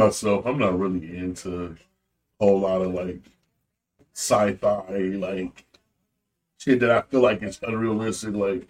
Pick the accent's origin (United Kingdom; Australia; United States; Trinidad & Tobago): United States; Michigan; No. I'm from Michigan.